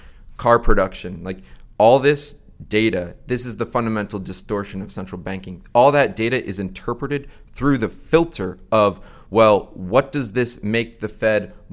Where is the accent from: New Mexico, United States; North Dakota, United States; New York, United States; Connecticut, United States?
Connecticut, United States; I am from Connecticut. I'm a Yankee.